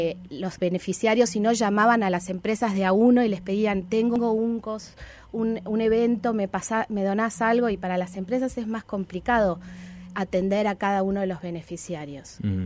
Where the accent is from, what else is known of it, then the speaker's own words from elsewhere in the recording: Argentina; Yo soy argentina, entonces sabía que existían los bancos de alimentos allá.